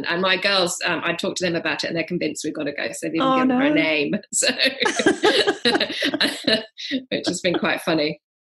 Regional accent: England, United Kingdom; The town I grew up in England dates back to about the 12th century

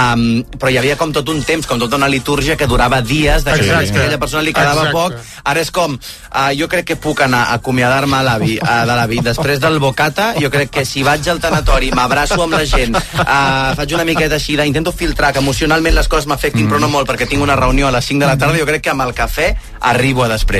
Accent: Catalonia, Spain; a més que aquí som els catalans són molt de no montis un numeret

